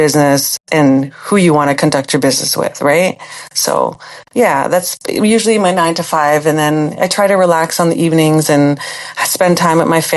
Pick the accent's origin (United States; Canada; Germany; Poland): Canada; Toronto, Ontario; I'm an urban girl. Like, I was born in Toronto. I was living in my grandma's house in Etobicoke. So I'm a city girl.